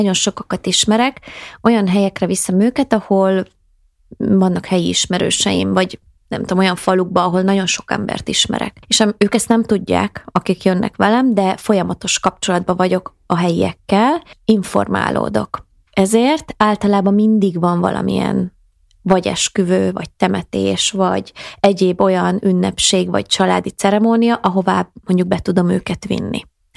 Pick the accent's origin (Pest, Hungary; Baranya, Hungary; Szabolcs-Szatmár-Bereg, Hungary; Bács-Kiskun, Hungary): Pest, Hungary; Letkés; gyerekkoromban én úgy éltem, és úgy lettem nevelve, egy vidéki kis faluból származom, Letkésről